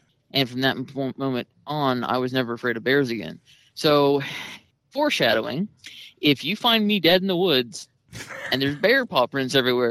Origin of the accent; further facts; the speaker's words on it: Fayetteville, United States; I grew up in Fayetteville, like I said, and I hate NASCAR. I know I'm weird. Everything else about being a Southern boy I am